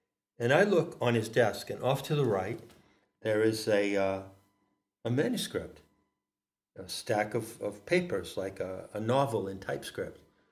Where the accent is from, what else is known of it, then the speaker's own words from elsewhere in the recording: Friendship, Maine, United States; I grew up in Friendship, Maine, where there's no social life.